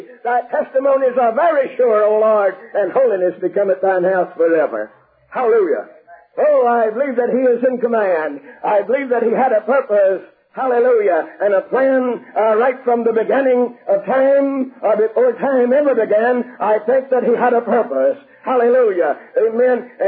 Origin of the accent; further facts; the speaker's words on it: Texas, United States; I was raised over here in East Texas, and we got grass burrs over.